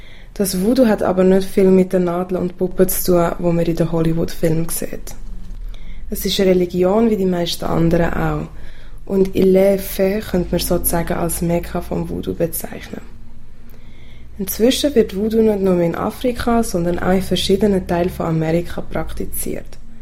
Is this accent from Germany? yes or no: no; Nigeria; moved away; also born or lived in Switzerland; ich erzähle euch heute von meiner zweiten Heimat. Ich bin in der Schweiz geboren worden, bin aber als Baby mit meinen Eltern nach Nigeria gegangen, wo mein Vater ursprünglich herkommt.